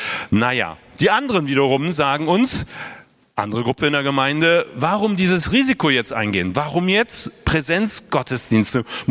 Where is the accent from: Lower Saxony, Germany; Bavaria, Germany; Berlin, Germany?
Berlin, Germany; die Demonstrationen darum in meiner Heimatstadt Berlin